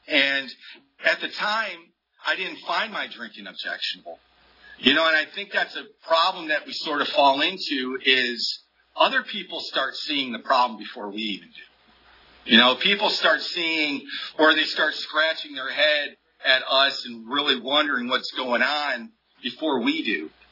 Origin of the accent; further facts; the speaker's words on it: Toledo, Ohio, United States; moved away as an adult; Yeah, I'm from Toledo, Ohio. I've actually been in this area longer than I was in Toledo. I moved here when I was 19.